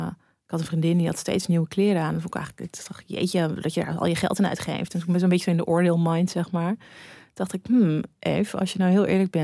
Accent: North Holland, Netherlands; ik ben opgegroeid in het Gooi.

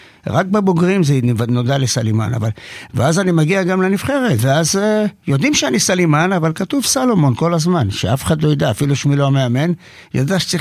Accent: Tel Aviv, Tel Aviv District, Israel; גדלתי בקרם התימנים.

